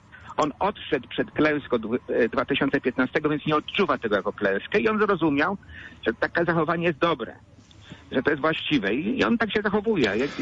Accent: Bydgoszcz, Kuyavian-Pomeranian Voivodeship, Poland; Ja też z Bydgoszczy pochodzę, z okolic, ja akurat Śródmieścia, z okolicy obok, zwanej Biedaszkowem, to już wszystko mówi ta okolica.

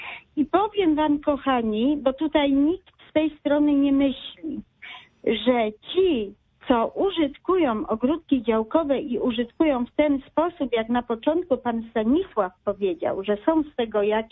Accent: Poznań, Greater Poland Voivodeship, Poland; Że już od paru lat nie mieszkam w Poznaniu, aczkolwiek jestem poznanianką, niedaleko Poznania.

